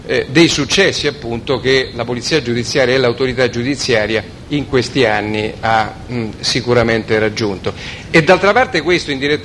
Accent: Rome, Lazio, Italy; now in Parma, Italy; io sono romano, non so perché, infatti sono andato via da Roma per questo

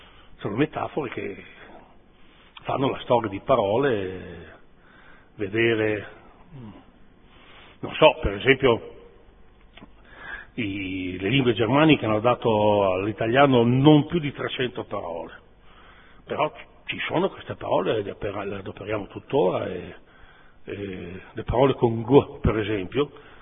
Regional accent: Pavana, Tuscany, Italy; also born or lived in Modena; io sono nato a Modena, ma modenese non mi sono mai sentito molto, insomma. Se parlo di paese è Pavana. Ci ho passato i primi 5 anni di vita, pur nascendo a Modena

